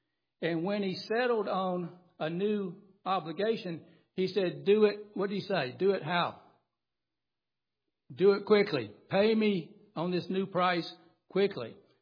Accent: Phenix City, Alabama, United States; when I grew up in Phoenix City, Alabama, there was a Golden Rule Cafe.

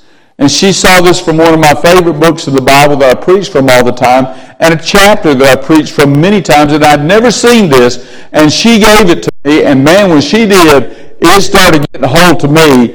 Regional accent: the South, United States; Now, I'm from the South. I can talk like that.

